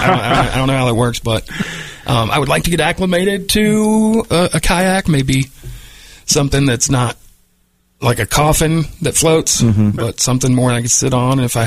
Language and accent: English; Charleston, West Virginia, United States; born there; now in St. Albans, United States; I was born in Charleston, but I have lived most of my life.